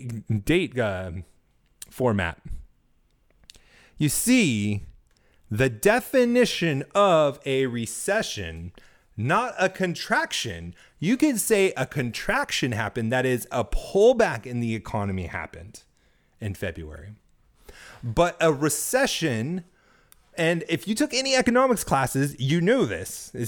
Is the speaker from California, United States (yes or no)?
yes; California, United States; even though I'm from California, live in the South now.